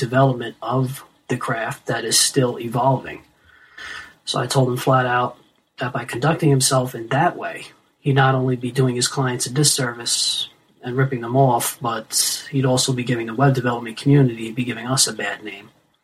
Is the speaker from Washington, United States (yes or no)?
no; Allentown, Pennsylvania, United States; I'm from Allentown, PA, and I have a quick philosophical question.